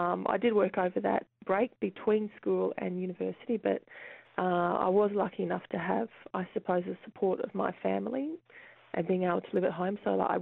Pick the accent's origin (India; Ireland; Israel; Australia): Australia; Brisbane, Queensland; I grew up in Brisbane. I did all my school there, so primary school, high school, and then eventually I went to university.